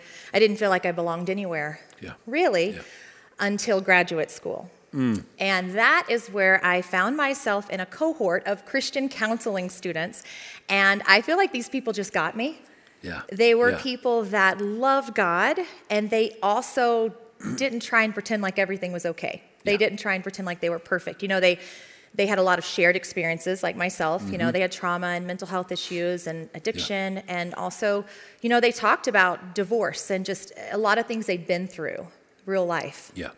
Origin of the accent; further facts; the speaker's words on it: Mississippi, United States; So I grew up, I'm actually from Mississippi.